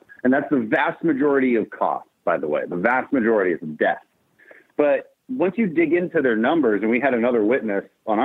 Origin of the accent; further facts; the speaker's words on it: Houston, Texas, United States; We know that we're from Houston.